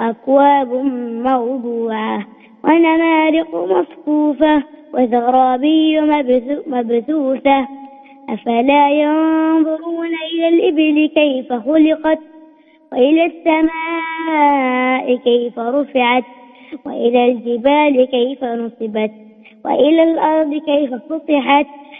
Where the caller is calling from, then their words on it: Mecca, Makkah Province, Saudi Arabia; مكة. مكة.